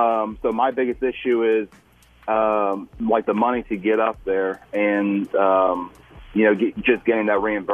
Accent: Connecticut, United States; I think that the job opportunity would be a lot better for my family, being that I'm originally from Connecticut and I still have my dad and my brothers up there.

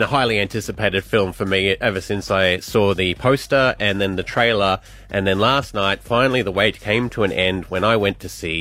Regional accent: Scotland, United Kingdom; Well, I'm Scottish. It's different.

